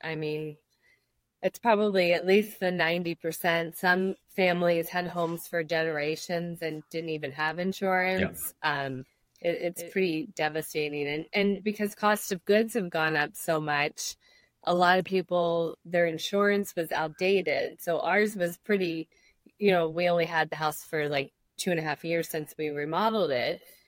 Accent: East Coast, United States; originally we're both from the East Coast, so we do have family.

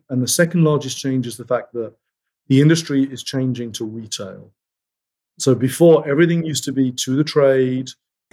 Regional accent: United Kingdom; As a Brit, to do something like that would be incredible.

